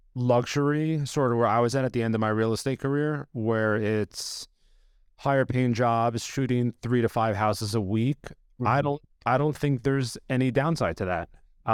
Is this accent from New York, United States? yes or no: yes; Long Island, New York, United States; from Long Island, New York.